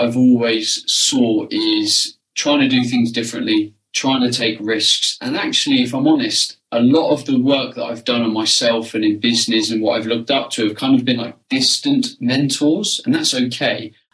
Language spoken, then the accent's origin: English; Portsmouth, South East England, United Kingdom; now in Suffolk, United Kingdom; I suppose I consider home where I am now, which is Suffolk in the UK. I grew up on the south coast, like Portsmouth kind of area, but my dad was in the military, so we flew around like everywhere.